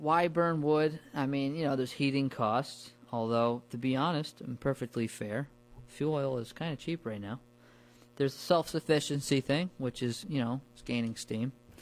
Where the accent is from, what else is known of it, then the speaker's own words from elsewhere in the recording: New York, United States; it's too humid where I grew up in the Hudson Valley